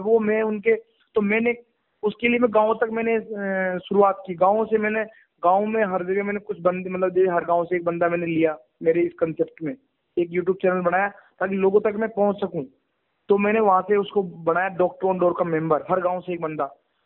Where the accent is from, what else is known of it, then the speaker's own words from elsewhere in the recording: Rajasthan, India; तो मैं मेरे राजस्थान में आ गया। तो मुझे लगा राजस्थान में मेरे को मेरे गांव के लिए कुछ करना चाहिए